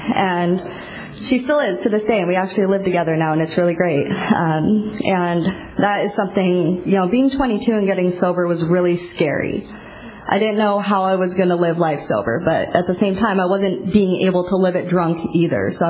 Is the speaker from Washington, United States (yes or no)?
yes; Seattle, Washington, United States; Long story short, I'm from Seattle, and I moved here on purpose.